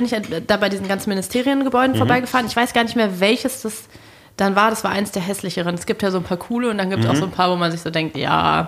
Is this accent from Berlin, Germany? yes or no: yes; Berlin, Germany; Ganz im Ernst, als Berlinerin weiß man das ja manchmal nicht.